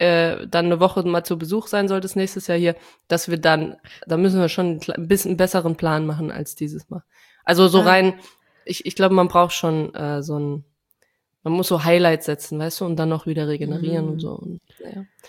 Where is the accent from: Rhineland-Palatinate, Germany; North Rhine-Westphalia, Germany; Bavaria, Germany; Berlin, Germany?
Rhineland-Palatinate, Germany; Trier; Bei uns in Trier